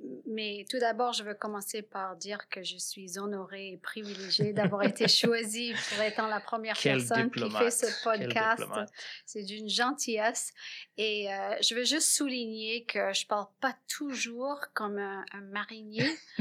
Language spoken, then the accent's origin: English; Mackenzie, Upper Demerara-Berbice, Guyana; born there; And me and two of my brothers were born in British Guyana, upcountry in Mackenzie, in a bauxite mine because my father worked for Alcan.